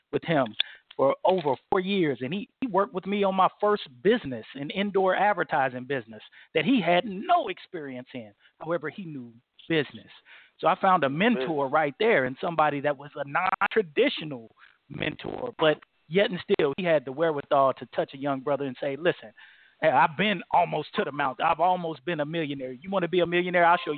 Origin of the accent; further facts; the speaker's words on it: Huntsville, Alabama, United States; I was looking for a mentor growing up in Huntsville, Alabama, and I found mine in the barbershop.